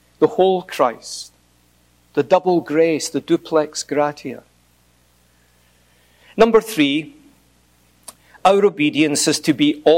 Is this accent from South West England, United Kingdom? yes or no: no; Scotland, United Kingdom; Just as me standing here somewhat clearly betrays that I'm a Scotsman.